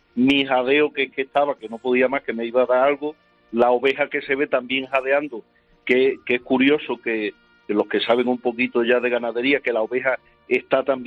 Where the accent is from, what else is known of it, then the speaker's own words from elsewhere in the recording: Campillo de Llerena, Extremadura, Spain; Aunque yo soy de Campillo de Llerena, que si no me matan, sabes, los de mi pueblo